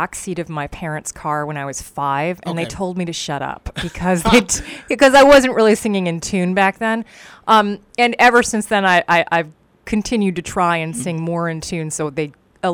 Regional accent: New York City, New York, United States; now in West Central Minnesota, United States; And I'm from New York City, and I moved to West Central Minnesota 6 years ago.

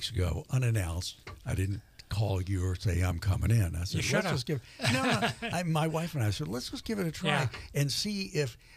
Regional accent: Kentucky, United States; I grew up in Kentucky. I've eaten a lot of barbecue.

